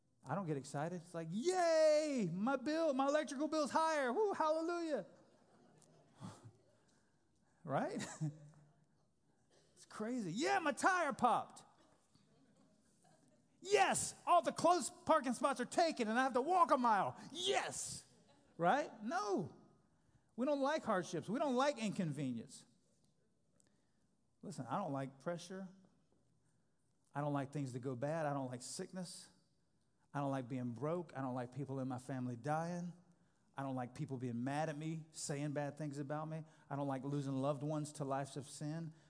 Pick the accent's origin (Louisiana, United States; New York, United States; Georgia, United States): Louisiana, United States; New Orleans; I grew up in New Orleans, and the houses there have to be built on what's called pylons.